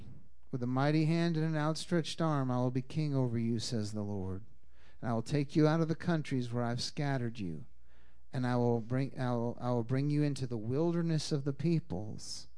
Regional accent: Boston, Massachusetts, United States; I come from Boston.

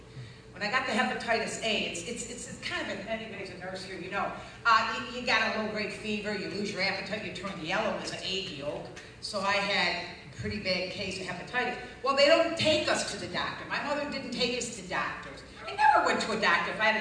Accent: Buffalo, New York, United States; I'm from Buffalo, New York, people. I mean, the lake effect is like 13 below.

